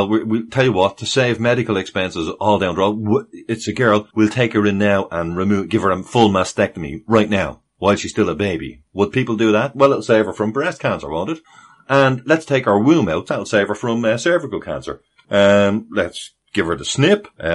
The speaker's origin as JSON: {"language": "English", "country": "Ireland", "said": "Well, I mean, as the Irish people, we wouldn't."}